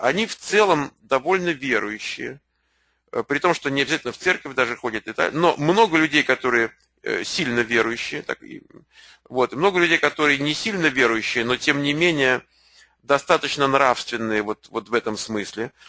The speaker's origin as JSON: {"language": "Russian", "country": "Russia", "moved": "yes", "lives_now": "United States", "said": "Я не россиянин, которого занесло в Америку. Я американец, который приехал из России."}